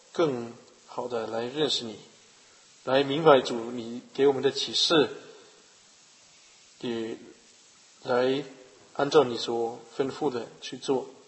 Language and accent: Chinese; China; 我们中国人有时候会觉得，哇，这个人有点霸气